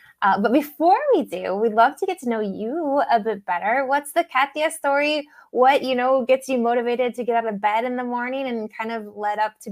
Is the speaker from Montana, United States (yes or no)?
yes; Montana, United States; I do not have the Latina background, but I am from the state of Montana originally. Born in the United States through and through. Didn't start speaking Spanish until, you know, my 20 plus years old, but I married a Mexican and I'm here in Mexico for the foreseeable future